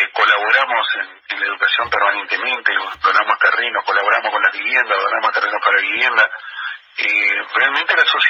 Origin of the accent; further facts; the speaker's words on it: Uruguay; pero para todo el departamento y como uruguayo